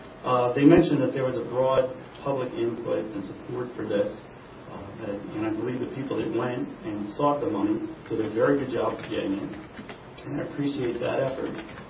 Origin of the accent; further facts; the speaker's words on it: East Coast, United States; I come from the East Coast again. I've seen congestion.